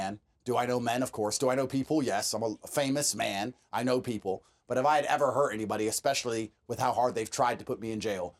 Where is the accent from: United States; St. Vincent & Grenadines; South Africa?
United States; born there; I'm a born American, my father served, I am an American, I love America